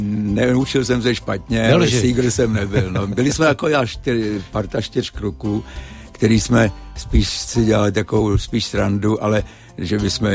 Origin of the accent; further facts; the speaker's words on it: Prague, Czechia; Já jsem Pražák, rodilej Pražák. I když rodiče jsou původem z Moravy.